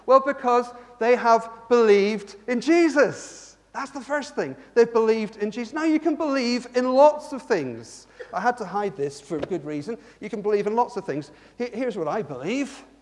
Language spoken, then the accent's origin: English; Ireland; also born or lived in Bath; I lived in Bath for 20 years, and they were the first big rugby team I came across, and I was from Ireland.